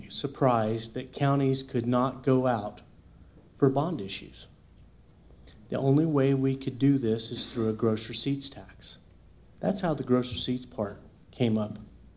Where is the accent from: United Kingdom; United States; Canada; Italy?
United States; Baird, Texas; because I was raised in Baird